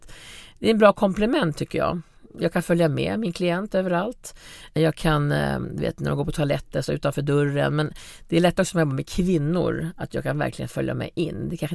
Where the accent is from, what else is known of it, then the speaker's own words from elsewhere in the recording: Norrland, Sweden; Jag kommer också från Norrland liksom.